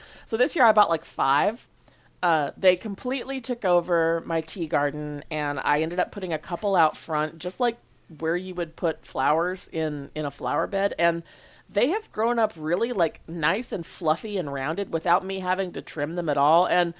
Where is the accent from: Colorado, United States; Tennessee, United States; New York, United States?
Tennessee, United States; because we're from not too far apart in Tennessee, and just hearing her accent puts me straight back at home.